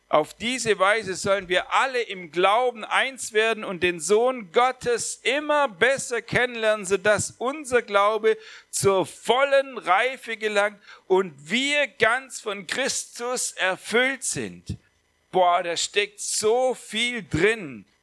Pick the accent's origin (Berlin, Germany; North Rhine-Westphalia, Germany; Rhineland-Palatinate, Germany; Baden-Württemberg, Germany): Baden-Württemberg, Germany; Ich habe nicht nur, dass wir aus Baden-Württemberg kommen, weil das ist ja ein Badenzer, ich bin Schwabe